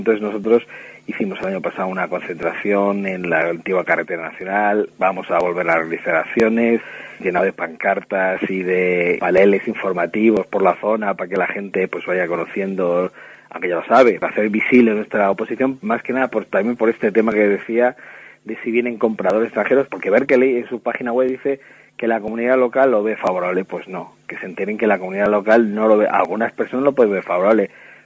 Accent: Villares de Yeltes, Castile and León, Spain; En mi caso, yo soy de Villares de Yeltes, que aunque está al lado, es otro partido judicial que se llama Vitigudino, otro pueblo

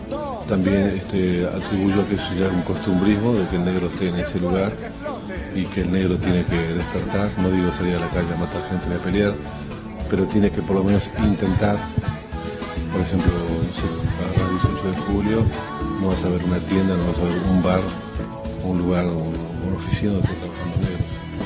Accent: Uruguay; En todo el mundo donde yo he ido a tocar, jamás la gente cree que soy uruguayo

